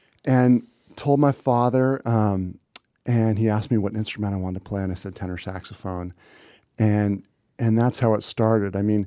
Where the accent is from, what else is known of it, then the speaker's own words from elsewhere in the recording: Santa Cruz, California, United States; I mean, I came from Santa Cruz, you know, didn't travel much as a kid. We didn't have a lot of means.